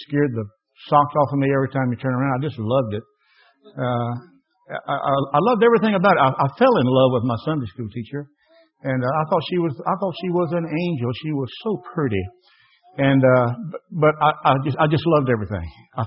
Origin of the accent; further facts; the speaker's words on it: Louisiana, United States; also born or lived in Virginia / California; and in 1949, we came back from California. Moved back to Louisiana, and I felt like we had, in California, we had all the modern things. We lived in the Bay Area.